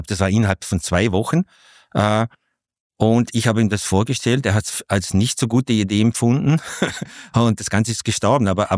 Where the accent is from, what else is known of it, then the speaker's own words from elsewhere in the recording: Vorarlberg, Austria; now in Vienna, Austria; Ich bin ja sozusagen aus der Provinz, aus Vorarlberg nach Wien gekommen